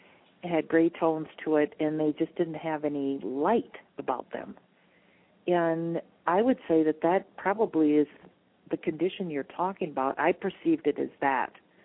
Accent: Minnesota, United States; Like when I'm from Minnesota originally, and I would notice that the plants in the winter or the trees had on their winter coats.

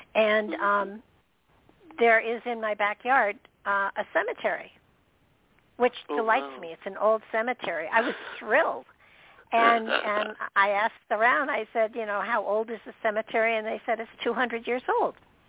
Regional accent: New York, United States; born there; now in Tennessee, United States; I've always lived in the Northeast. I mean, I'm a New Yorker by birth and stuff, and being on the coast and being near the ocean was always important to me, and so as a result, a year ago, I moved to Tennessee.

